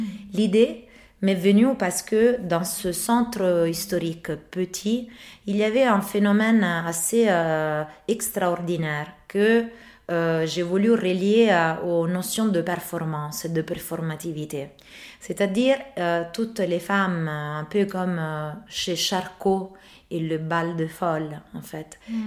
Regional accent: Rome, Lazio, Italy; also born or lived in Naples; je suis originaire de Naples, mais j'ai grandi à Rome toute ma vie

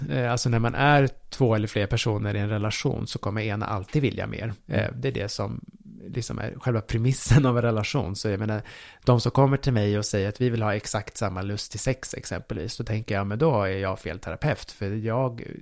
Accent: Nacka, Stockholm County, Sweden; Jag är uppvuxen i Nacka kommun.

